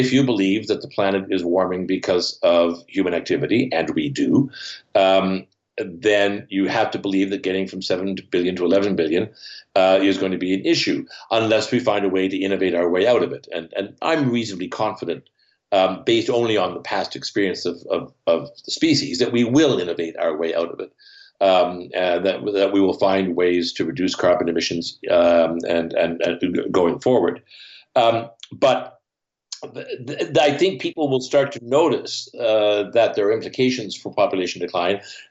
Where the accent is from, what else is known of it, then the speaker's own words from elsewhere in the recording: Canada; Here in Canada, I grew up near the Great Lakes.